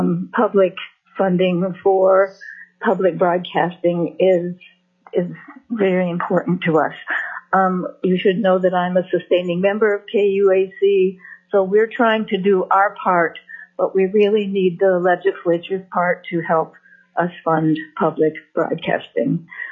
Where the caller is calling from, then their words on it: Fairbanks, Alaska, United States; also born or lived in Eagle; I am calling from Fairbanks, where I am a snowbird from Eagle. Eagle is on the Yukon River. It is not Eagle River. It is Eagle on the Yukon River.